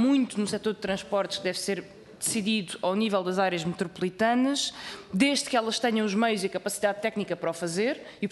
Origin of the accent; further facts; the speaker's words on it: Alentejo, Portugal; Eu sei porque eu venho do interior do Alentejo e não, simplesmente não havia transportes públicos